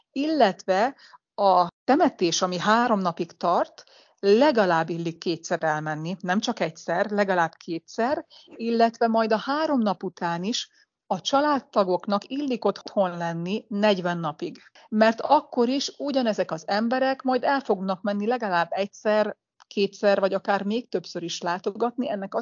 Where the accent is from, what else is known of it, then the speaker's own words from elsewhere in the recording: Hungary; amit én sem tudtam európaiként, magyarként